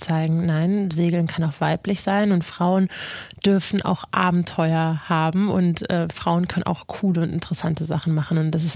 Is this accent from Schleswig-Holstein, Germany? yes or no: yes; Kiel, Schleswig-Holstein, Germany; meiner Heimat Kiel